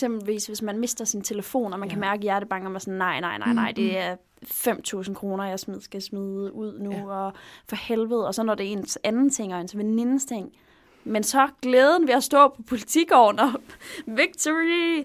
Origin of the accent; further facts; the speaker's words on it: Jutland, Denmark; Altså som jyde, jeg er jo et tilflytter.